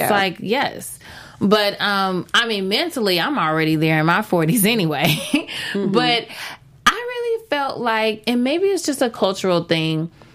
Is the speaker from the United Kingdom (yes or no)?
no; Texas, United States; I'm from Texas.